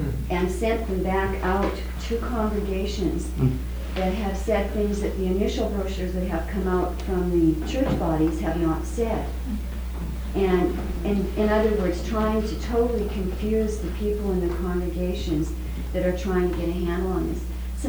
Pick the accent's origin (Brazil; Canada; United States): Canada; Being Canadian